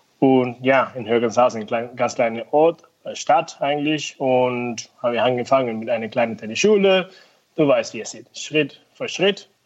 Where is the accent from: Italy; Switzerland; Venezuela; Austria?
Venezuela; moved away as an adult; also born or lived in United States; now in Germany; Ich komme ja aus Venezuela. Und ich bin mit 18 nach Amerika gegangen